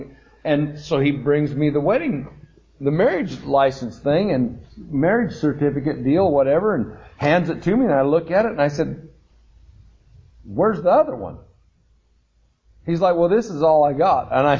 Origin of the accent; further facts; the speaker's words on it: St. George, Utah, United States; I came all the way from St. George, Utah to Eugene, Oregon to marry a young man